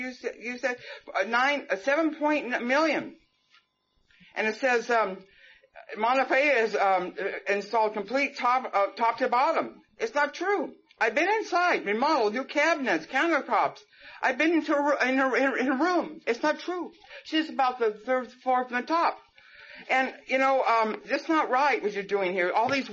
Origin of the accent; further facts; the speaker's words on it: San Francisco, California, United States; I'm from California, up in San Francisco. That's where I grew up.